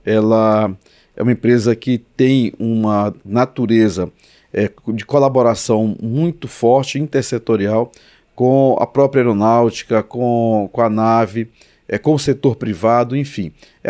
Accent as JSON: {"language": "Portuguese", "region": "Maranhão", "country": "Brazil", "said": "que eu refiro muito a Alcântara porque eu sou do Maranhão"}